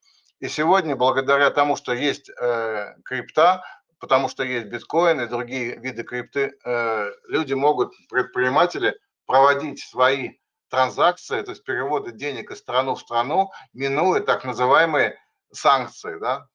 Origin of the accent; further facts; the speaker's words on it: Saint Petersburg, Russia; я из Санкт-Петербурга.